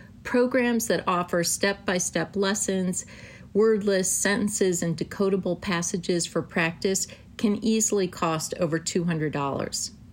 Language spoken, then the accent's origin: English; Bethesda, Maryland, United States; from Bethesda, an advocate for struggling readers